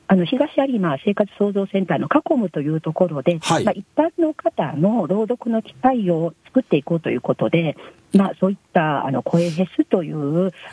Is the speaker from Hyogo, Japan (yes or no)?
yes; Ako, Hyogo, Japan; はい、そうです。生まれの育ちも赤穂です。